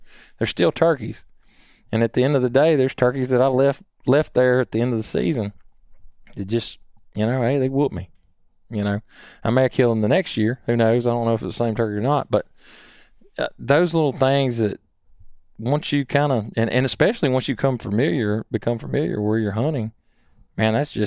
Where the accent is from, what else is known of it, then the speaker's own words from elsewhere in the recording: Columbiana, United States; He hunted with me growing up in Columbiana